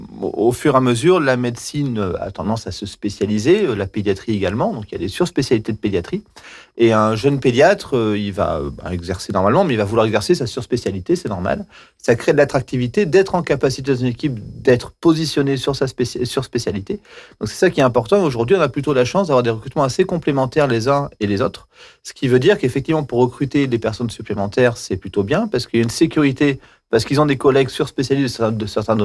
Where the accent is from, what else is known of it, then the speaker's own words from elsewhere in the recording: Thiers, Auvergne-Rhône-Alpes, France; Je suis auvergnat. Je suis originaire de la ville de Thiers. Donc, j'ai 43 ans maintenant.